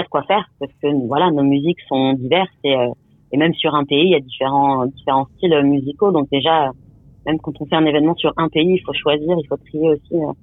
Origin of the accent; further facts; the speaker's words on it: Morocco; mais en tout cas, on est marocain quoi qu'il arrive, et nos expériences aussi construisent cette culture hyper riche.